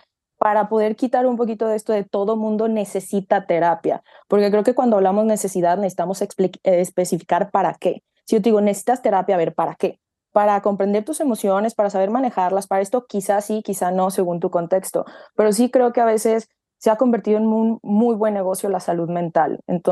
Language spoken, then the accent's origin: Spanish; Mexico; yo soy de México, entonces acá en México podemos hacer algo que se llama especialidad.